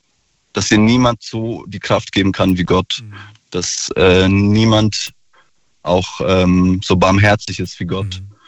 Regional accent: Kelheim, Bavaria, Germany; Ich komme aus Kelheim, aus Bayern ursprünglich.

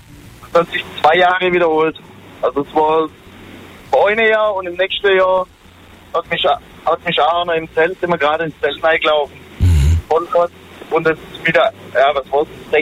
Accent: Dalsheim, Rhineland-Palatinate, Germany; Ich komme ja aus Dalsheim. Bei uns gibt's auch so, ja, schon ein Volksfest

